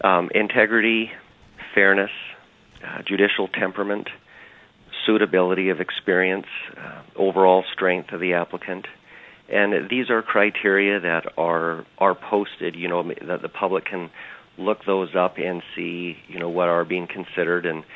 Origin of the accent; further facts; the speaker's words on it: New Halen, Alaska, United States; also born or lived in Kenai; I was born and raised in Alaska. Other than being born in Anchorage, I spent the first 8 years of my life out in Lake Iliamna, a village of New Halen.